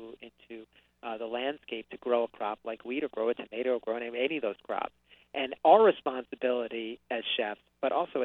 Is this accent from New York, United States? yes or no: yes; New York, United States; I'm from New York, so I'm cynical.